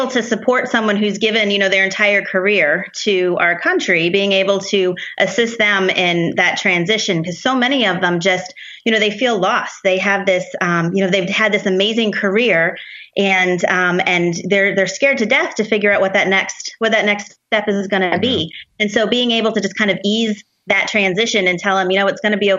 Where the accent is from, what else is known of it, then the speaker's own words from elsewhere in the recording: Massachusetts, United States; now in Maryland, United States; I am currently in Southern Maryland.